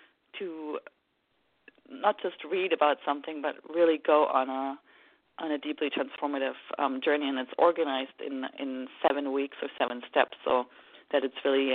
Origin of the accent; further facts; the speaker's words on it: Germany; English is a second language; moved away as an adult; now in California, United States; I'm from Germany originally. And so came to California